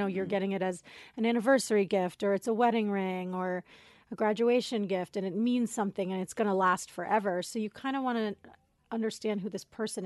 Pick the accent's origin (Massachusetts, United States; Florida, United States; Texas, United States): Florida, United States; Coral Springs; also born or lived in Queens / Brooklyn; My family lived in Brooklyn, and for whatever reason, my mom went into labor in Queens, and I was born in Queens. And we lived in Brooklyn for 2 years, and then we moved to Florida.